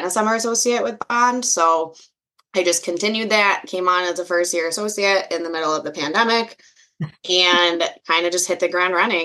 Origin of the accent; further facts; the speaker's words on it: Syracuse, New York, United States; also born or lived in Philadelphia; So I grew up in Syracuse, actually. I was born in Philadelphia, moved to Syracuse when I was five. Grew up there, went to high school there